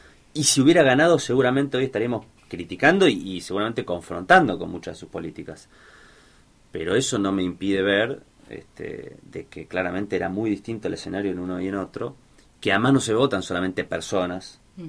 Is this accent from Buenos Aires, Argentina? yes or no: yes; Buenos Aires, Argentina; Y lo digo yo, que vengo de la ciudad de Buenos Aires